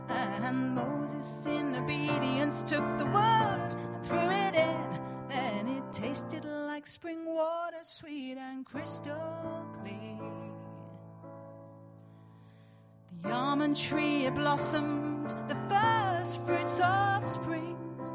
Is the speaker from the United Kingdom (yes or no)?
yes; South East England, United Kingdom; Well, I was born in Kent and grew up for part of my childhood there.